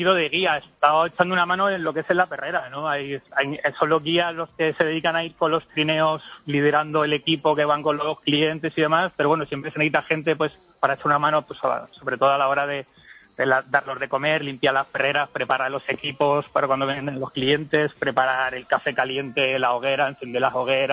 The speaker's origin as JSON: {"language": "Spanish", "town": "Getafe", "region": "Community of Madrid", "country": "Spain", "also_born_or_lived": "Canada", "said": "Soy de Madrid, de Getafe."}